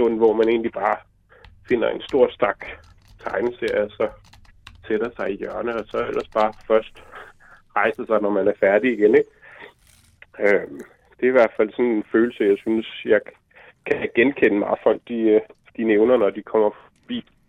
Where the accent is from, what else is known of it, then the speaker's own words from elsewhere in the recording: Hørsholm, Capital Region of Denmark, Denmark; hvis du skal tage for, hvor jeg kommer fra, så kommer jeg fra Hørsholm oprindeligt.